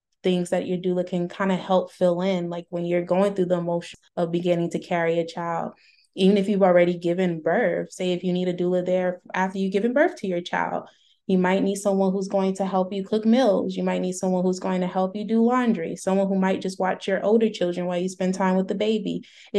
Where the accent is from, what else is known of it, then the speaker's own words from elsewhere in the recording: Augusta, Georgia, United States; also born or lived in New York; Hi everyone … I am born and raised in Augusta, Georgia, and spent quite a few time, maybe like a little over 2 years in New York.